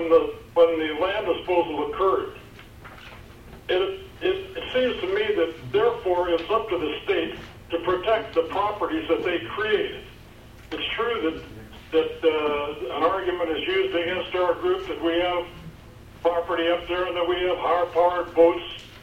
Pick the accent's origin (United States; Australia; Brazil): United States; Fairbanks, Alaska; born there; I was born in Fairbanks.